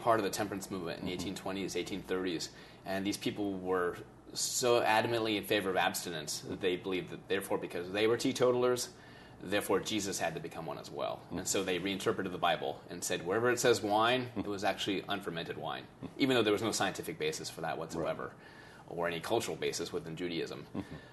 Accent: Sacramento, California, United States; I'm actually from California, so I went all around. I grew up in Sacramento

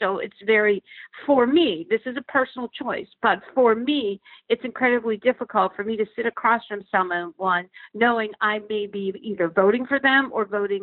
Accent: Pittsburgh, Pennsylvania, United States; before he went to speak at a Marcellus Shale coalition in my hometown of Pittsburgh.

